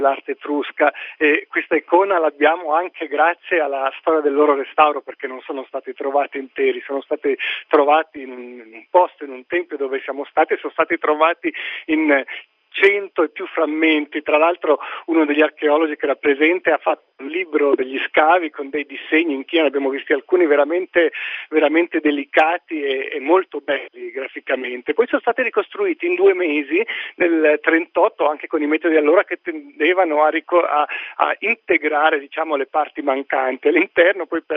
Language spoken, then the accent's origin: Italian; Switzerland; ma per me che vengo dalla Svizzera, devo dire che Tarquinia e queste colline sono state oggi una forte emozione